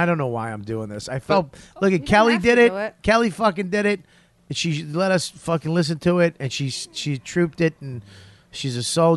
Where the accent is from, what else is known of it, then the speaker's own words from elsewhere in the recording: Australia; I'm Australian.